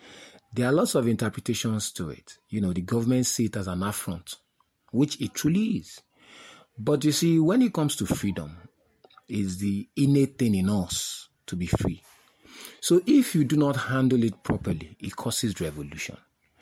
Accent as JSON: {"language": "English", "country": "Nigeria", "said": "A lot of people say, you know, as a Nigerian, as an African, there are lots of issues at home in Africa."}